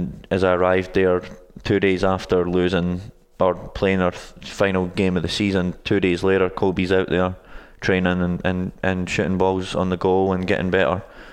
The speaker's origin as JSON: {"language": "English", "town": "Bowness", "region": "Scotland", "country": "United Kingdom", "moved": "yes", "lives_now": "United States", "said": "I originally from a little small town in Scotland called Bowness. It's just outside Edinburgh, which is the capital of Scotland."}